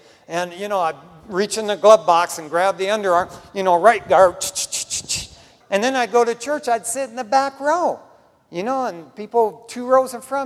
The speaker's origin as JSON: {"language": "English", "town": "West Covina", "region": "California", "country": "United States", "tie": "born or raised there", "said": "You know, you guys know I grew up in Raul Reese's church when he was in West Covina."}